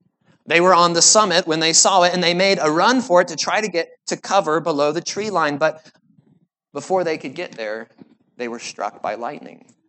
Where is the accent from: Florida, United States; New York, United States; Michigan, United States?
Florida, United States; my wife and I, we grew up in Florida, but we've been incredibly eager to get up to Maine